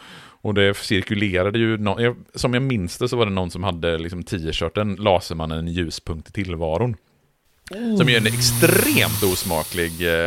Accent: Borås, Västra Götaland County, Sweden; Jag ville bara nämna det som ett exempel från min uppväxt i Borås på 90-talet.

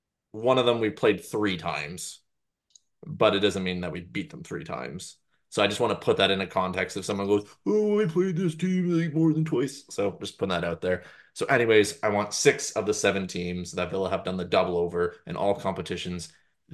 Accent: Canada; as a Canadian who has not had many of these things in terms of actually in the UK

